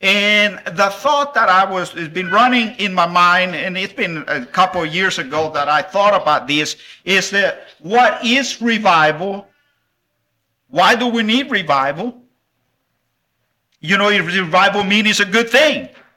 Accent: El Salvador; moved away; in 2003, at the end of 2003 is whenever I moved to Dublin from El Salvador. Some of you might not know, but I was born and raised in El Salvador, Central America, and found my way to Dublin in 2003.

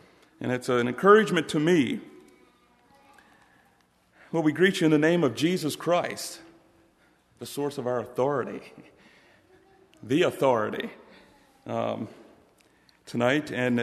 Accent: Chambersburg, Pennsylvania, United States; And yeah, we're from the Chambersburg, Pennsylvania area.

